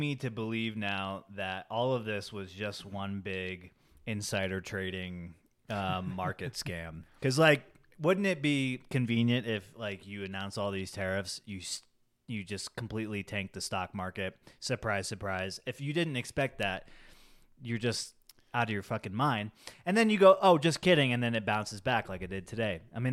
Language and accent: English; United States; since like you're Venmoing me and I'm an American